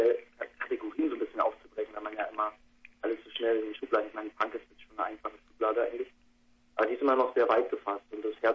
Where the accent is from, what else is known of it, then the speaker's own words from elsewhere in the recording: Mecklenburg-Vorpommern, Germany; Ich bin Mecklenburger, also ich komme direkt von der Küste, zwischen Kurt-Usedom.